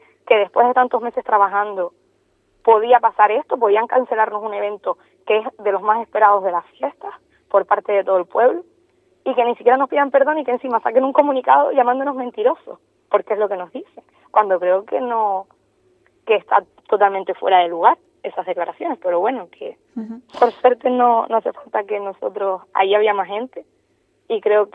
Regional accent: Tarajalejo, Canary Islands, Spain; con el pueblo de Tarajalejo, hablo yo porque es mi pueblo

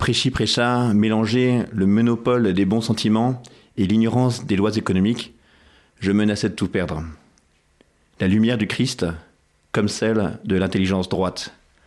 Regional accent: Versailles, Île-de-France, France; born there; Moi, je suis né à Versailles, donc d'une famille franco-américaine avec des parents qui travaillaient. Et c'est vrai qu'on a un milieu plutôt privilégié dans la banlieue ouest.

